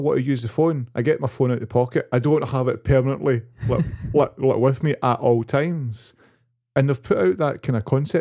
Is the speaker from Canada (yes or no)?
no; Scotland, United Kingdom; And also I'm Scottish, so it won't understand what I say.